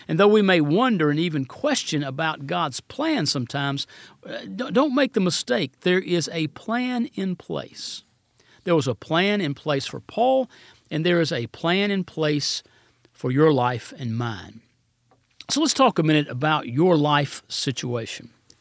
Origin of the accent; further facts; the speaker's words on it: Rome, Georgia, United States; When I was a teenager growing up in First Baptist Rome, Georgia